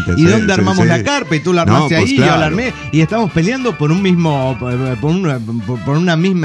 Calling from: Guadalajara, Jalisco, Mexico; de Guadalajara, Jalisco, México.

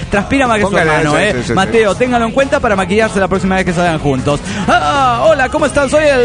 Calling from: Buenos Aires, Argentina; de Buenos Aires, Argentina.

